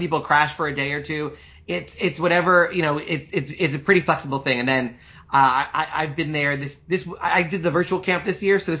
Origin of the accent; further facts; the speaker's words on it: New York, United States; That was where they took us to celebrate, because I grew up in Long Island. So the seniors at Lawrence High School got to go to Kutcher's for a weekend